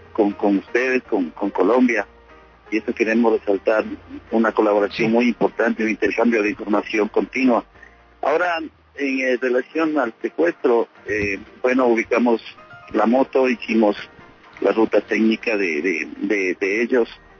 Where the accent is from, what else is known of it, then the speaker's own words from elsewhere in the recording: Ecuador; Lamentamos como ecuatorianos